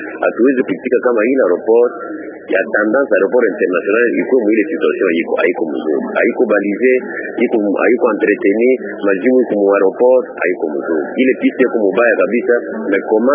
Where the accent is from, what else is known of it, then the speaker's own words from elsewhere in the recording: Goma, North Kivu, DR Congo; mi natokea Goma.